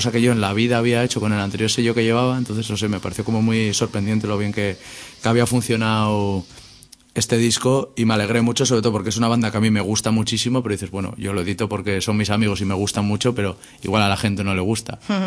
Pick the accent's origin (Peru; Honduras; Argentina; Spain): Spain; Bilbao, Basque Country; now in Barcelona, Spain; Yo originalmente soy de Bilbao, empecé el sello ahí en Bilbao, y bueno, pues ahora me he trasladado desde hace 1 año y medio en Barcelona. Y eso, pues ahora estoy en Barcelona